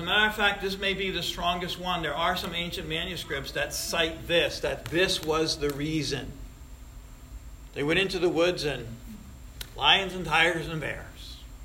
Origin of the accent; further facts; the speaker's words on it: Troy, New York, United States; We had that growing up in South Troy. It was very convenient. South Troy against the world.